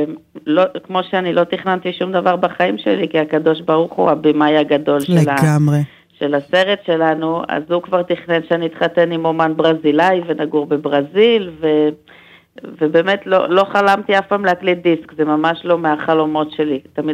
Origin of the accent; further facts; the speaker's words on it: Jerusalem, Jerusalem District, Israel; קודם כל אני ירושלמית בדם ובנפש. למרות שעזבתי את ירושלים המון פעמים, באמת המון המון אינספור פעמים וחזרתי